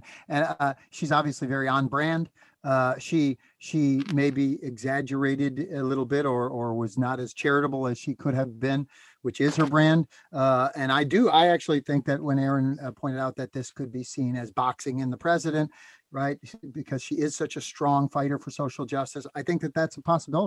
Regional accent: Springfield, Massachusetts, United States; You got to remember Springfield. I grew up in Springfield. We're 2 hours from Boston, 2 hours from New York, basically.

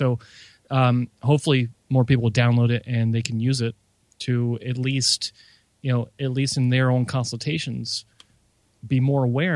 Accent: Tennessee, United States; I just thought of where I grew up in Tennessee, the area. It's got about 120,000 people combined in just a couple of small towns.

